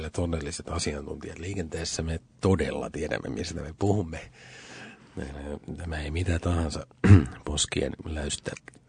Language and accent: Finnish; Helsinki, Uusimaa, Finland; itse mä en ole koskaan asunut meren rannalla, paitsi, no olen kyllä helsinkiläinen.